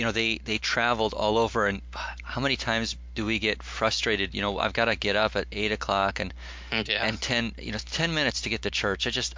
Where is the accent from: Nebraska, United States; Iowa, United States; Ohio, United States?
Nebraska, United States; Valentine; it's not like they go out to Valentine, my hometown. It's one of the darkest places on the right in the middle of the United States.